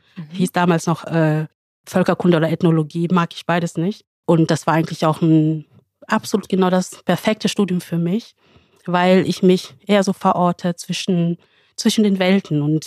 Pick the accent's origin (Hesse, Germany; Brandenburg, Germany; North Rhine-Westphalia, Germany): North Rhine-Westphalia, Germany; Wanne-Eickel; also born or lived in Kenya; bin in Kenia geboren und in Vaneikel aufgewachsen, im Ruhrpott.